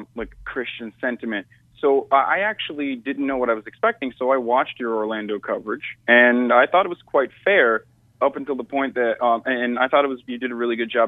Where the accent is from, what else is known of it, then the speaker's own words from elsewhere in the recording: Turkey; moved away as an adult; I grew up in Turkey until I was 18. I am personally agnostic. However, I grew up in a Muslim household, and my parents still live in Turkey.